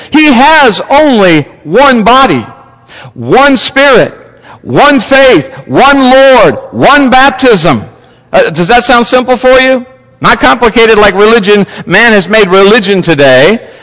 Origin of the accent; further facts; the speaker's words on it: Lake Isabella, California, United States; we grew up in Lake Isabella, California, starting our family, raising our family, and we had nothing.